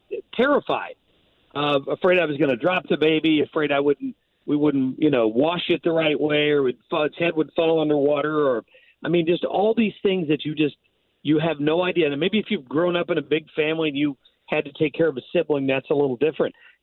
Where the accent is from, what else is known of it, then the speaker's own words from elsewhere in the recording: St. Louis, Missouri, United States; You know, I live in west of downtown, but if somebody asks me where I'm from, I tell them I'm from St. Louis.